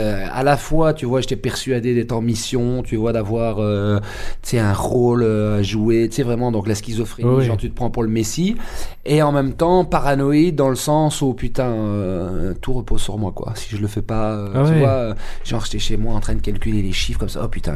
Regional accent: Waterloo, Wallonia, Belgium; alors que moi je venais de Waterloo, mon père était commissaire

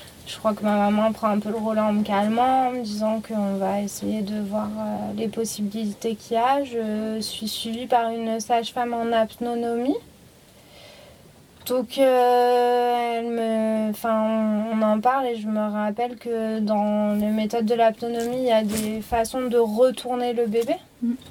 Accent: Bourgogne-Franche-Comté, France; Chez nous, dans la Nièvre, là où mes parents vivaient

